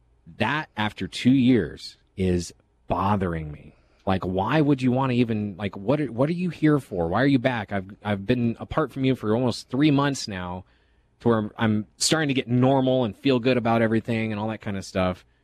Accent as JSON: {"language": "English", "country": "United States", "said": "I am an American for sure."}